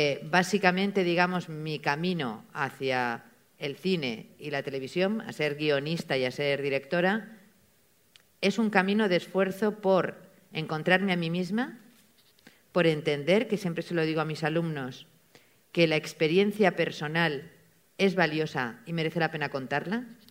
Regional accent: Valencia, Valencian Community, Spain; born there; Yo nací en Valencia, nacimos los cuatro

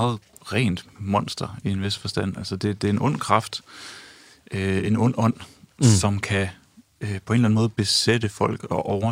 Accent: Aarhus, Central Denmark Region, Denmark; jeg kan huske, at jeg som dreng i Aarhus tilbage i 80'erne bevægede mig ind i sådan en biograflobby

